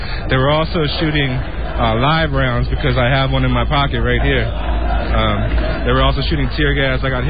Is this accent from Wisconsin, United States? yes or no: no; Chicago, Illinois, United States; now in Palestine; I'm from the United States, from Chicago. I came here to Palestine to see another side of the occupation that we don't get to see back in the United States.